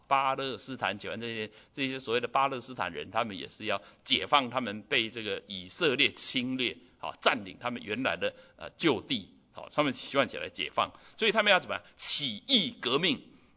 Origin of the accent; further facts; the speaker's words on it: China; 特别我们从中国来的弟兄姐妹，我们都晓得，读中国历史